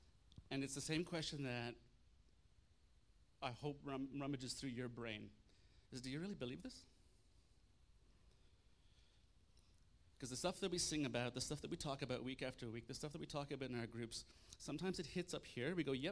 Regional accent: Canada; I am a Canadian.

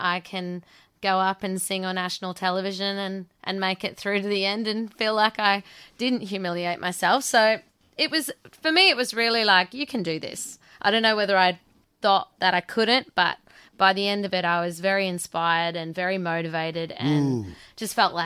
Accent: Tully, Queensland, Australia; I was born in Innisfail, and I was raised in Tully, good old Tully Town. My mum's Sicilian and my dad was English of some sort.

